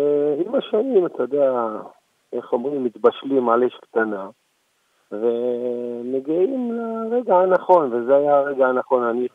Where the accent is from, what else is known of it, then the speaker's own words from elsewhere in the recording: Jerusalem, Jerusalem District, Israel; born there; נולדנו פה ותמיד נשאר ירושלים.